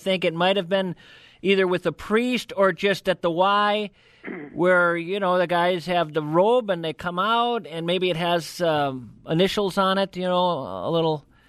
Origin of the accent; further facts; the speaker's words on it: Alabama, United States; now in Twin Cities, United States; No, I grew up in Alabama.